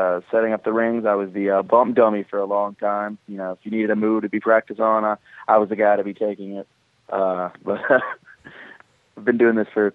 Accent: Burlington, North Carolina, United States; I am from Burlington, North Carolina.

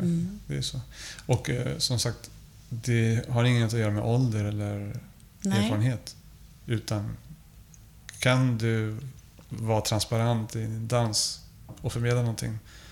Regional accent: Uruguay; Swedish is a second language; now in Sweden; Jag är ursprungligen från Sydamerika, från Uruguay

